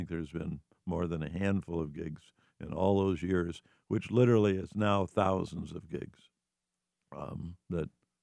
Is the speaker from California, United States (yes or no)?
no; Saginaw, Michigan, United States; who was at the First Congregational Church in my hometown of Saginaw